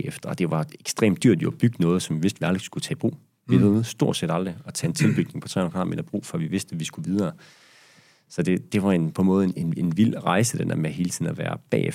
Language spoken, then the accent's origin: Danish; Jutland, Denmark; Fordi for os er vi er jo jyder